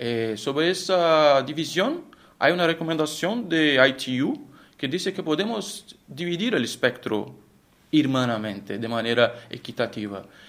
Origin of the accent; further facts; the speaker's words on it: Brazil; Spanish is a second language; soy investigador, soy de Brasil.